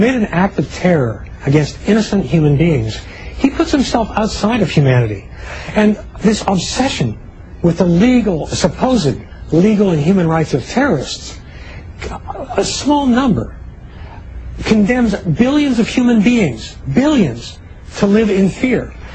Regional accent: Pennsylvania, United States; I come from Schuylkill County, Pennsylvania, the anthracite coalfields.

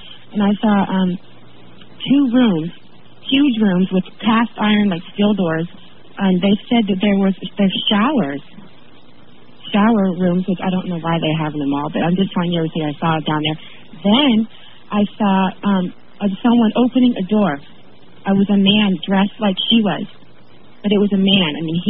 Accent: Auburn, Washington, United States; I'm from Auburn, Washington.

